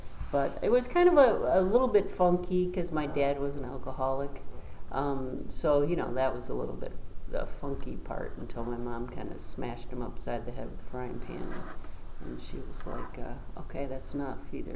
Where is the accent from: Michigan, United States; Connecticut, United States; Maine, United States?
Michigan, United States; Inkster; born there; I was born in Inkster, Michigan, so 1959. And I was one of 12 children.